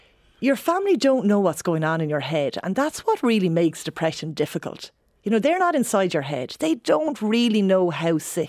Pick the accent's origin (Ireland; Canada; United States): Ireland; New Ross, Leinster; like I grew up in New Ross